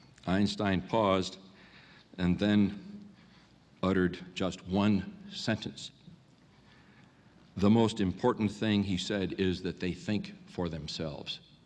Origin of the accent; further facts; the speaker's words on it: South Bend, Indiana, United States; Expecting a visit from a schoolmate from South Bend, my hometown, then studying